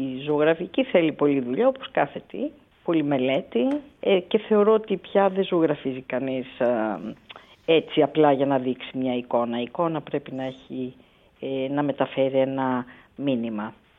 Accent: Thessaly, Greece; η καταγωγή μου ήταν καθοριστική σχετικά με τη μεγάλωσα στο Θεσσαλικό κάμπο

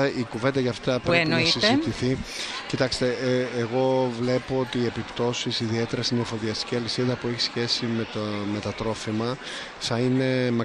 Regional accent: Central Greece, Greece; Εντός έδρας παίζω, είμαι από τη Φωκίδα.

